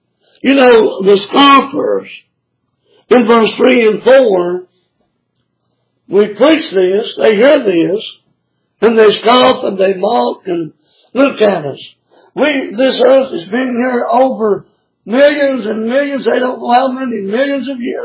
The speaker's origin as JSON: {"language": "English", "region": "Kentucky", "country": "United States", "tie": "born or raised there", "said": "Anyway, I grew up in Eastern Kentucky."}